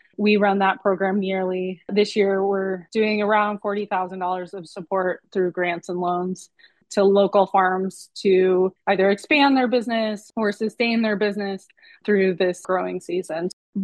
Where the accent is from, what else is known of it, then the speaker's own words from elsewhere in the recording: Midwest, United States; I come from the Midwest, so I'm well aware of the dichotomies of commercial farming versus, even family farming